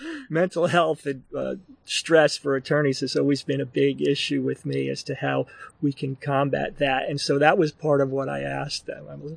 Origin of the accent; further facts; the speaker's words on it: Paterson, New Jersey, United States; born there; now in Tacoma, United States; No, I was born in Paterson, New Jersey. And so I lived in northern New Jersey, you know, urban New Jersey and New York City.